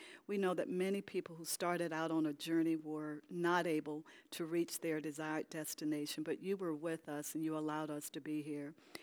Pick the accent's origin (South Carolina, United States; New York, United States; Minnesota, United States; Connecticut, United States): South Carolina, United States; also born or lived in St. Louis, United States; now in Texas, United States; I lived in St. Louis, so you see a state flag of Missouri. I lived in Texas now, of course, and I'm from South Carolina